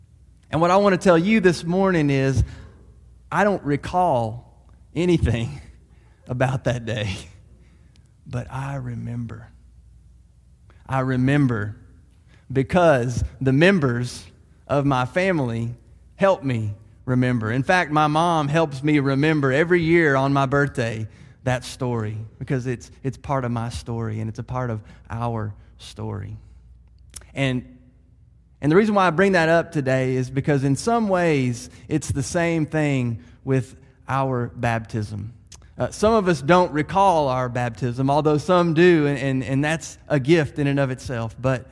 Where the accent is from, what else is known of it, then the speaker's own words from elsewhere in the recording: Murfreesboro, Tennessee, United States; born there; I was born on August 1st, 1977, at 8:21 a.m. at the old Rutherford County Hospital, right here in Murfreesboro